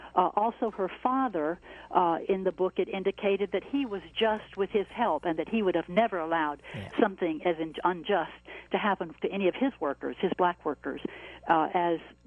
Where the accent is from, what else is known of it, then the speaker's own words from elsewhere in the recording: Montgomery, Alabama, United States; now in Tuscaloosa, United States; Hi. I'm from Montgomery, but I'm living in Tuscaloosa now.